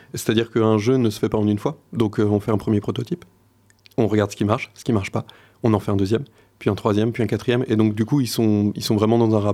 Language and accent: French; Bressuire, Nouvelle-Aquitaine, France; moi, je suis originaire de Bressuire, donc pas loin de chez Thomas. Et j'ai étudié, entre autres, à Poitiers.